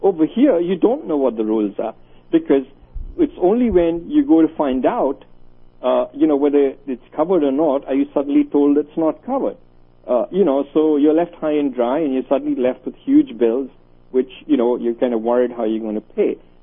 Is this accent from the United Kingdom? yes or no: yes; United Kingdom; now in United States; The only place I can go back to is Great Britain and get care, because I'm still a British citizen.